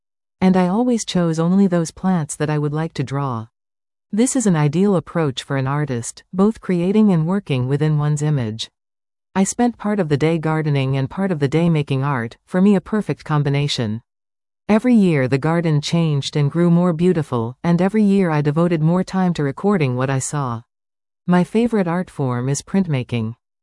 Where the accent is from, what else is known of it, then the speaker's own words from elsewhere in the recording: Berkeley, California, United States; moved away as an adult; now in Canada; I grew up and studied in Berkeley, California, then in 1965 married and moved to a mountain sheep farm in northern British Columbia.